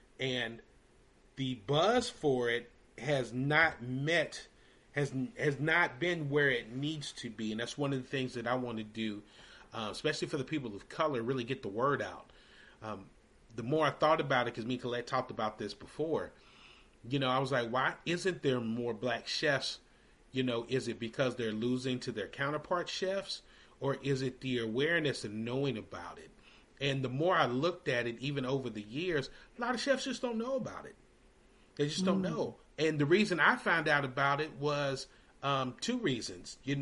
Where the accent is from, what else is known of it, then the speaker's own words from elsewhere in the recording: Louisville, Kentucky, United States; there's a good chef guy that I know in my hometown of Louisville, Kentucky